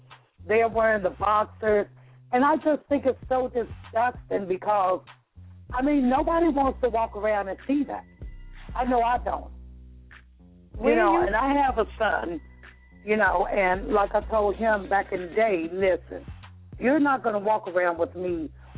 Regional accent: West Virginia, United States; now in New Jersey, United States; No, actually, I'm from West Virginia, so.

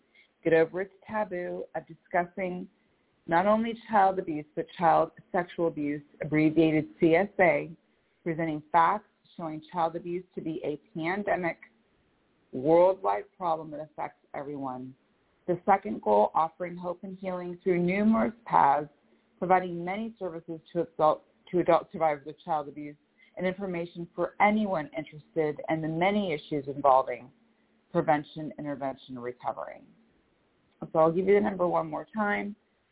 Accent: Mercer Island, Washington, United States; I am from Mercer Island, Washington.

